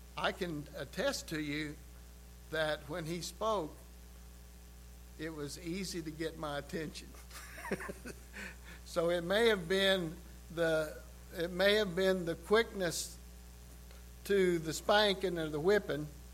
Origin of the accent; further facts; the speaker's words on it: the Ozarks, United States; We're from the Ozarks.